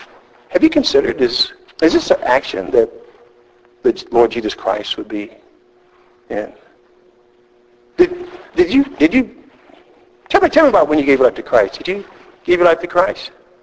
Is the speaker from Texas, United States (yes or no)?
yes; Texas, United States; born or raised there